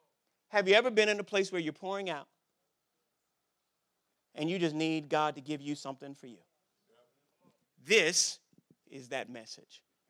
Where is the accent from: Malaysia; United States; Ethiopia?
United States; Washington, District of Columbia; I'm from Washington, D.C. You may have been here when I've said that.